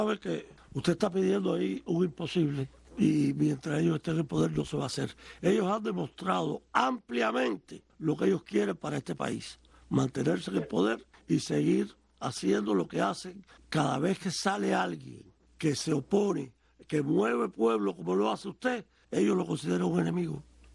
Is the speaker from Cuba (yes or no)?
yes; Cuba; los únicos que vamos a resolver nuestros problemas somos los cubanos.